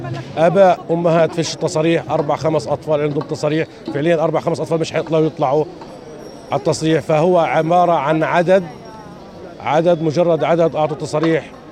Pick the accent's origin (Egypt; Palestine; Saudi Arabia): Palestine; نحن كفلسطينيين نأمل أن نعيش حياة آمنة سالمة. نحن الفلسطينيين بشكل عام مسيحيين ومسلمين